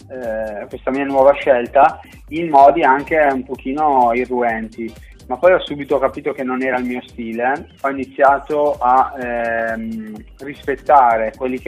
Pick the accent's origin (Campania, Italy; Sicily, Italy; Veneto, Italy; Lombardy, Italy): Lombardy, Italy; Brescia; Io sono bresciano, quindi sono cresciuto a salame, vino, cotechino, salsicce.